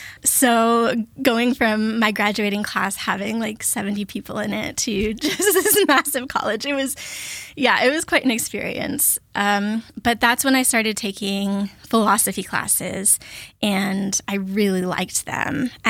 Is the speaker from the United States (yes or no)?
yes; Daytona Beach, Florida, United States; So I grew up in Florida in the Daytona Beach area, and it was a very touristy, beachy area.